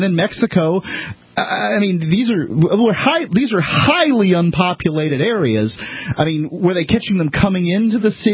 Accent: Canada; As a Canadian, you could you could travel all across your country with alcohol

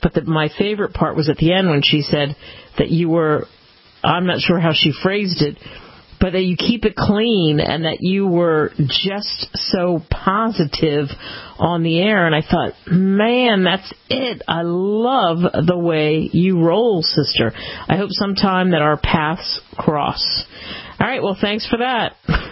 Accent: East Coast, United States; Growing up on the East Coast, it's one place where I hadn't been to that site.

